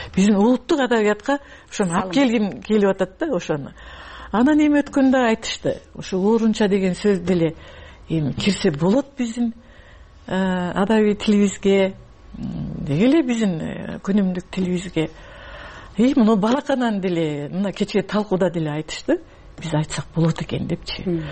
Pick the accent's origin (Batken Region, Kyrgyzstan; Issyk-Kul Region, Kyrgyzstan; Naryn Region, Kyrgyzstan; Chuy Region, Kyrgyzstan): Batken Region, Kyrgyzstan; Kara-Bulak; Мен туулуп өскөн айылым Баткен районунун Кара Булак айылы, туу таянган айлык атактуу даңазалуу Айгүл тоонунун түбүндөгү айыл.